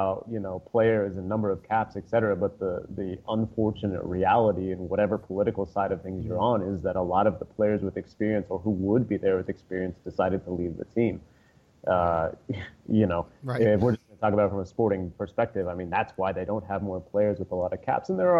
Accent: United States; I am American, but I've been covering Mexico since 2015

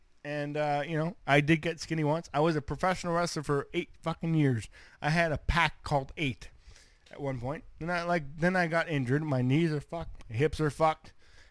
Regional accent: Canada; I'm just Canadian. We have a fake fucking army. We eat poutine and fucking watch hockey.

